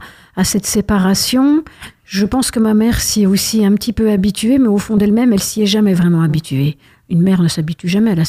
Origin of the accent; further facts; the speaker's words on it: Montbéliard, Bourgogne-Franche-Comté, France; born there; moi, je suis née à Montbéliard, mais je voulais rester à Besançon parce que c'était une ville que j'aimais beaucoup.